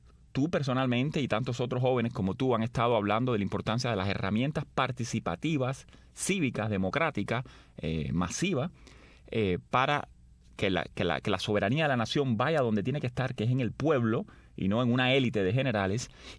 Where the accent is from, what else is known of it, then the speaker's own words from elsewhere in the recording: Cuba; moved away; como tantos cubanos que estamos fuera de la isla